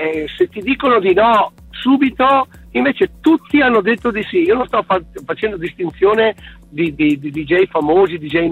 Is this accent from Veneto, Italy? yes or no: yes; Schio, Veneto, Italy; io sono di Schio